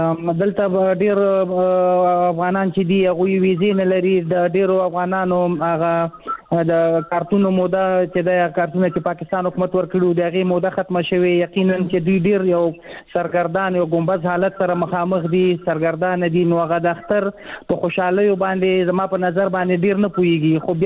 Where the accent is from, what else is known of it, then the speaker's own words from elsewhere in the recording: Afghanistan; now in Pakistan; مونږ په افغانستان په پاکستان کې کډوال یو، مهاجر یو